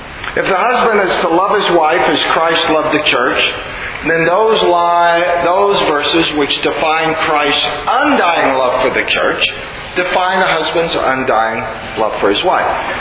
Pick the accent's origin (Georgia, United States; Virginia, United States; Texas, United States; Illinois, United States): Texas, United States; Houston; I am from Houston. It is a very humid climate.